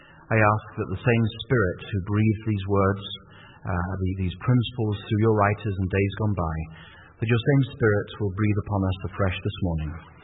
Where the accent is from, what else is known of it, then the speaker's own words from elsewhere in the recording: England, United Kingdom; now in United States; I was growing up in England at the time